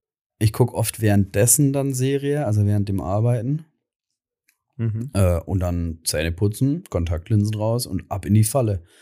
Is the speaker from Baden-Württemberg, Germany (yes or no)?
yes; Baden-Württemberg, Germany; Aber da bin ich Schwabe.